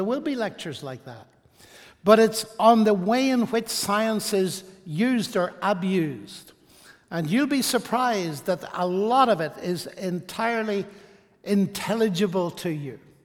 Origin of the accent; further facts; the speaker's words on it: Ireland; I come from Ireland, and it's a country with not the best of reputations when it comes to Christianity.